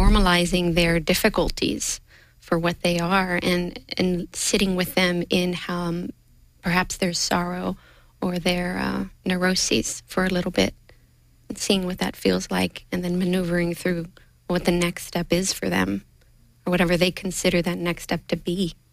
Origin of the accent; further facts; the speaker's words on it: Texas, United States; I am Mexican American, third generation American from Texas.